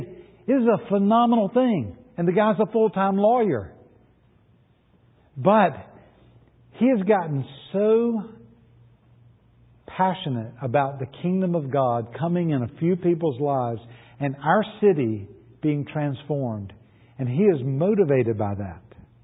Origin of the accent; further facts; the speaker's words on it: Macon, Georgia, United States; accent: Southern; Now, I don't know if you've noticed, but I too have a Southern accent. I grew up in Macon, Georgia.